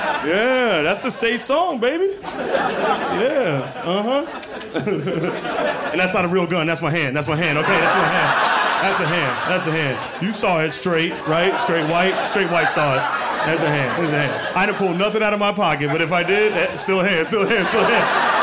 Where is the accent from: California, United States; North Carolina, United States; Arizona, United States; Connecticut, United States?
Arizona, United States; I'm from Arizona, man. Like, yeah, like, it's crazy, man. Growing up in Arizona, like, it's just one note, you know?